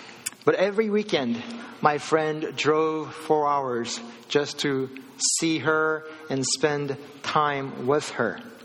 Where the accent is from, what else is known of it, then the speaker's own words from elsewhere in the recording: United States; because I grew up here in the States and she grew up in South Korea.